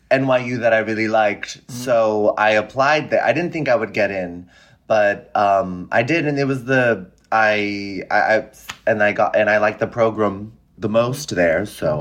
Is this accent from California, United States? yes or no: yes; San Francisco, California, United States; No, I'm from the Bay Area. I'm from San Francisco.